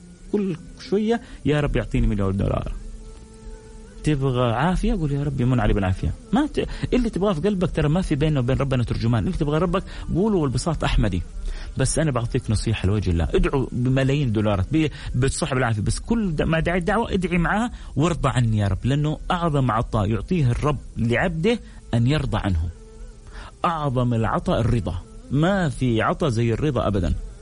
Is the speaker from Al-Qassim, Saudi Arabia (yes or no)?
no; Abha, Asir, Saudi Arabia